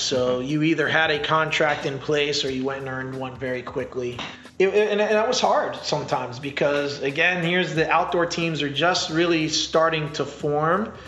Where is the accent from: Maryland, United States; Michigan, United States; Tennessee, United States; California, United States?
Maryland, United States; I grew up in Maryland, so I'm always aware of the indoor teams.